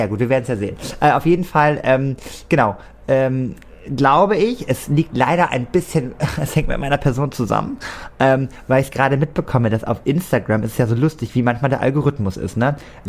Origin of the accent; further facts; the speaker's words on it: Cuxhaven, Lower Saxony, Germany; das Wetter so wunderschön ist in Cuxhaven. Und den möchte ich halt einfach so wie mit dir damals, ne, meine Heimat, den ein bisschen zeigen